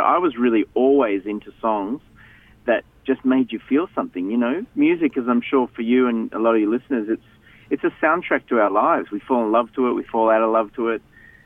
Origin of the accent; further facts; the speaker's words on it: Melbourne, Victoria, Australia; I grew up in Melbourne. I grew up in a really musical family, I guess.